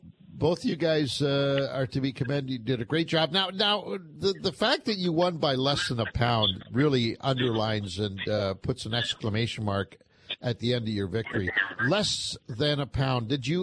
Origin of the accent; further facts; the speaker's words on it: Italy; English is a second language; will be representing Canada to the world next year at the World Carp Cup that's going to be held in my home country, Italy.